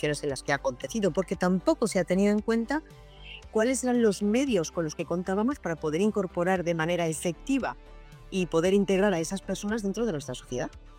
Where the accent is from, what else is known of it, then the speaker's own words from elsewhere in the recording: Spain; yo o tú, como español